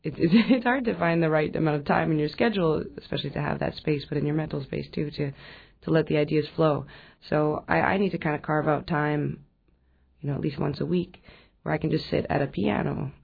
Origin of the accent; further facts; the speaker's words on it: Canada; I mean, I'm Canadian